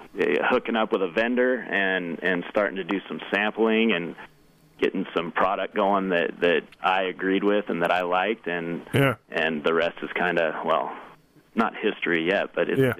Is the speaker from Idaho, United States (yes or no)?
yes; Sun Valley, Idaho, United States; You know, I grew up in Sun Valley, Idaho, ski racing and skiing my whole life.